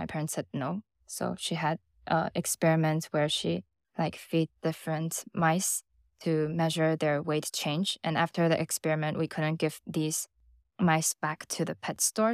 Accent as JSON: {"language": "English", "region": "Taichung", "country": "Taiwan", "tie": "born or raised there", "said": "So the city I grew up in is called Taichung. It's the second biggest one in Taiwan. And I live with my parents, one of my grandma."}